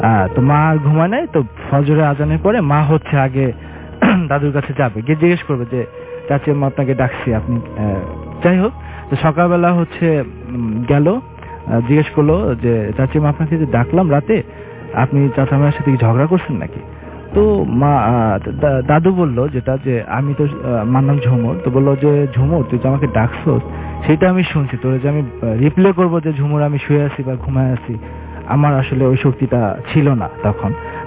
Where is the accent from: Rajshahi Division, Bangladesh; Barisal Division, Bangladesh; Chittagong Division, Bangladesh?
Barisal Division, Bangladesh; Barishal; আমি বরিশাল থেকে এসেছি